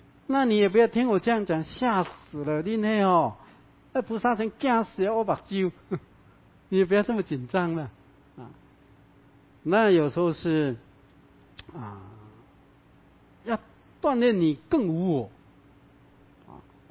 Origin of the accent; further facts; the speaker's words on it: Chiayi, Taiwan; 我嘉义人啊，我妈妈往生了送回嘉义啊